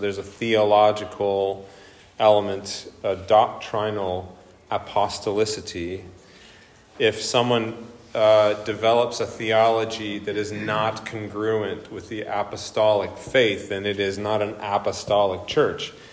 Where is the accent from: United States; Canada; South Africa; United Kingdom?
United Kingdom; England; Why don't you become a Russian? Because I'm English. Why don't you become a Greek? Because I'm English.